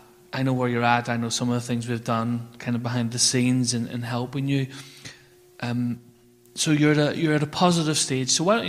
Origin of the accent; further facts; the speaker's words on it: Ireland; So I'm Irish, so I can talk.